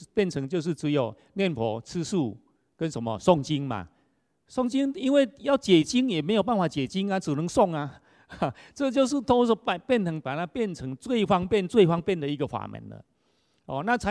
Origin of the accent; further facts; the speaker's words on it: China; 一方面我们中国人是好简啊，喜欢简单的